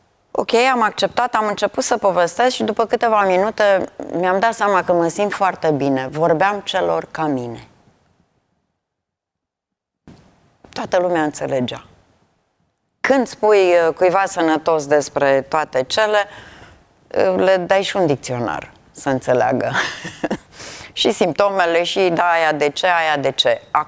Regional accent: Făgăraș, Brașov County, Romania; now in Mediaș, Romania; locuiesc la Mediaș, deloc sunt de lângă Făgăraș, dar locuiesc la Mediaș.

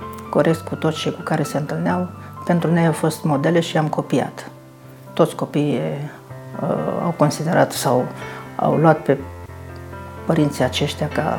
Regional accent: Cuza Vodă, Brăila County, Romania; Primii 7 ani am crescut la bunici, la Cuzavodă, tot în județul Brăila.

